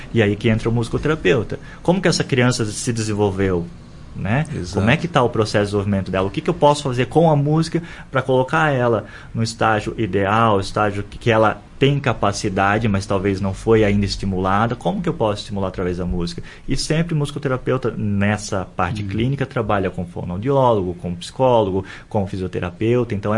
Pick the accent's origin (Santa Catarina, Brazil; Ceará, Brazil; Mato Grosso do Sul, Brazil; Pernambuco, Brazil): Santa Catarina, Brazil; Blumenau; Eu venho de Blumenau, Santa Catarina.